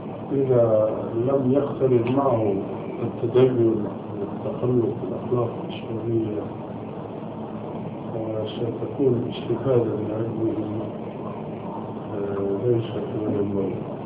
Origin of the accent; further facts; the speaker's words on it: Syria; now in Amman, Jordan; عندنا في عمان وهو أولا ألباني وسوري مثلي